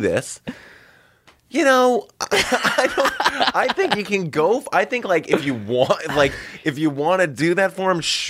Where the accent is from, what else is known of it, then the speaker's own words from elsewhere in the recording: Massachusetts, United States; I grew up in Northern Massachusetts, and there was like that. There were those rich kids around